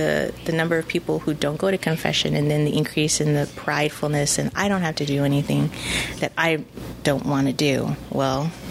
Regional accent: Corpus Christi, Texas, United States; because I'm not from San Antonio. I'm from Corpus Christi.

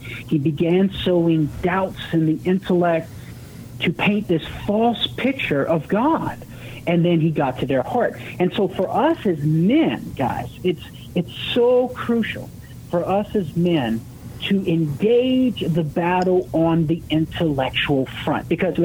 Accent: Louisiana, United States; moved away; I'm purebred Cajun, man, and I may be out of Louisiana, but sometimes I talk funny still.

